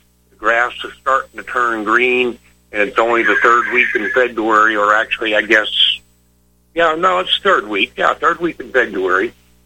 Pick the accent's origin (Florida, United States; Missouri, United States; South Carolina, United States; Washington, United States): Florida, United States; I was born and raised in Florida.